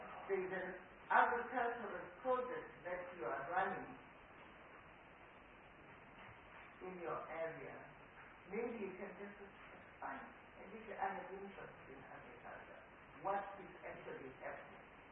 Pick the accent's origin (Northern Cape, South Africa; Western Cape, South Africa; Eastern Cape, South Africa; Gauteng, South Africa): Gauteng, South Africa; It's just because I come from the Rand.